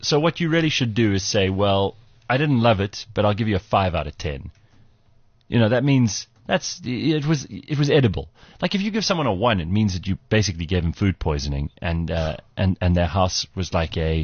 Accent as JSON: {"language": "English", "town": "Johannesburg", "region": "Gauteng", "country": "South Africa", "lives_now": "Cape Town, South Africa", "said": "I come from Joburg, and I'm well accustomed to crazy storms. I've been living in Cape Town for just over a year now"}